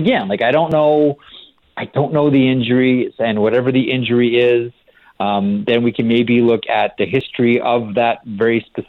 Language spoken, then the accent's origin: English; Canada; because I'm a Canadian hockey fan